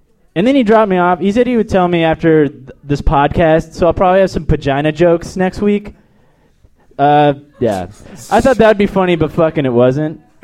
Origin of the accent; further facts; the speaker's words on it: El Paso, Texas, United States; Last letters of my name, EP, El Paso. I come from Texas.